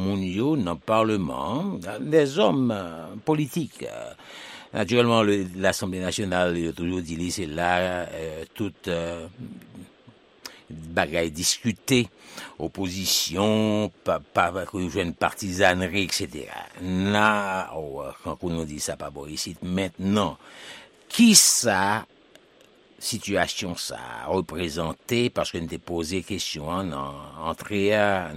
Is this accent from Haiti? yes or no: yes; Haiti; En tant qu'analyste politique, en tant qu'haïtien, citoyen haïtien